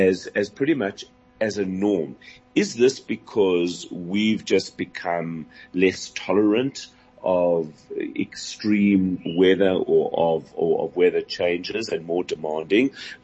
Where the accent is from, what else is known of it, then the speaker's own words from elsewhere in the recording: Johannesburg, Gauteng, South Africa; when we were kids growing up in Johannesburg